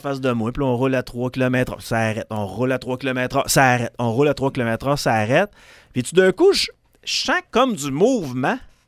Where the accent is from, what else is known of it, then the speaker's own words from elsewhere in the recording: Quebec, Canada; Je viens du Québec.